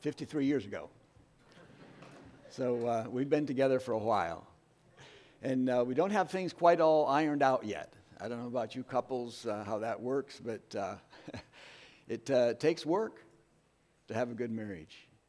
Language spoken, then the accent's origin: English; Indiana, United States; where I grew up there in Indiana